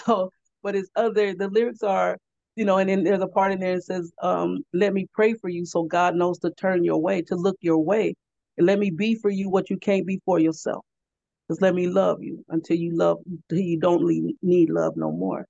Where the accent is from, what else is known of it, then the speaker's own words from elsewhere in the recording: California, United States; And I'm from California, you know.